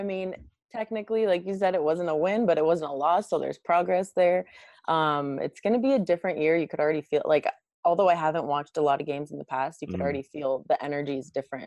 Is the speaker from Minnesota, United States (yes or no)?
no; California, United States; I'm a dedicated 49ers fan. I'm from the Bay Area. I've always been a Niners fan.